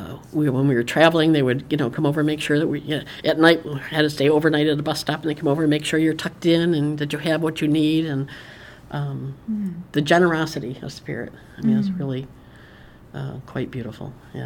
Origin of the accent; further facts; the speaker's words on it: Utica, New York, United States; After being in New York City, I moved up back to Utica, which is my hometown, to take care of my parents